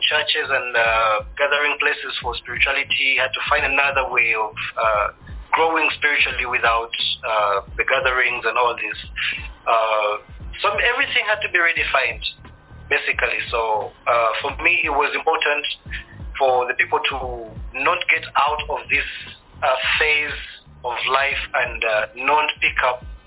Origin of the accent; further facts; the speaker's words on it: Uganda; also born or lived in Kenya / Tanzania; now in Rwanda; I was born in Uganda, born a refugee, because I'm Rwandan. I grew up in Uganda and all these other different parts of East Africa, namely Kenya, Tanzania. And then after that, I had to go back to Rwanda to embrace my roots